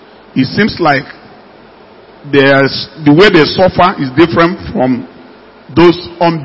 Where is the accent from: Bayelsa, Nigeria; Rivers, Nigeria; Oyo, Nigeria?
Bayelsa, Nigeria; I'm from Bayelsa.